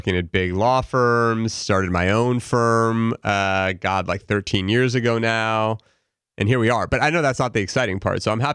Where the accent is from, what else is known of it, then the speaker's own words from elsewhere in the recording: Los Angeles, California, United States; I grew up in L.A., born and raised here, lived here my entire life through high scho